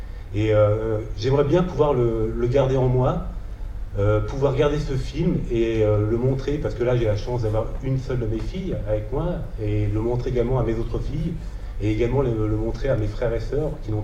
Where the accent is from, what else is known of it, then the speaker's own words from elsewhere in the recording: Argenteuil, Île-de-France, France; toute ma famille est originaire de Paris, on est d'Argenteuil, et moi j'ai immigré, dans le sud de la France.